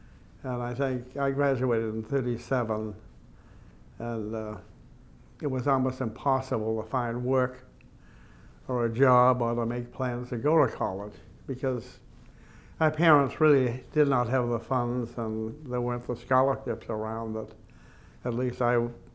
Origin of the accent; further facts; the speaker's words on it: Natick, Massachusetts, United States; also born or lived in Boston; I grew up in Natick because my mother and father came here when I was very young, maybe 6 months or something like that. And we settled in East Natick